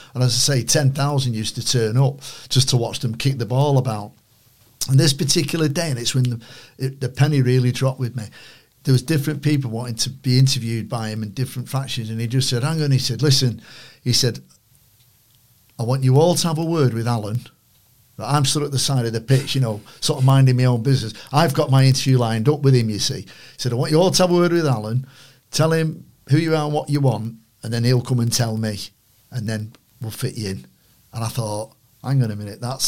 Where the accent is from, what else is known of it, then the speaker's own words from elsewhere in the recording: Manchester, North West England, United Kingdom; accent: Manchester; You know, obviously my Manchester accent helped.